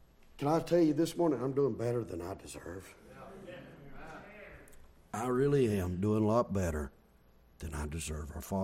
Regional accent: Mount Airy, North Carolina, United States; I was 8 years old. I was born and raised there in Mount Airy, North Carolina.

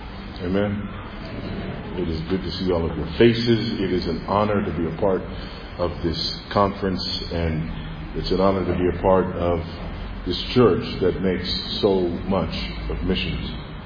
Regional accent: United States; now in Zambia; So people will say, you know, well, yeah, I'm an American. I'm here in Zambia.

